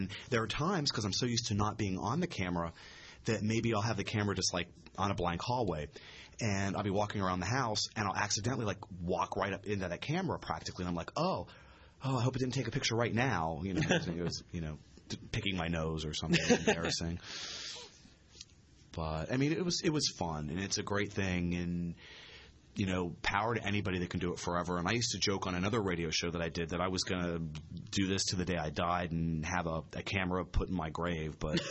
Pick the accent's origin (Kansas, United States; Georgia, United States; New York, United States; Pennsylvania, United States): Pennsylvania, United States; Pittsburgh; because I am from Pittsburgh, and I'm the most worldwide famous gay Pittsburgher.